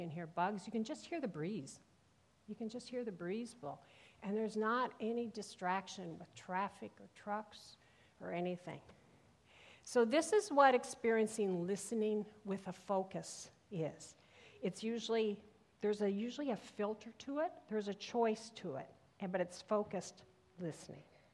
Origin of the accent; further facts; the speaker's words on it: Minnesota, United States; An interesting place to stop and listen is in where I grew up in Minnesota.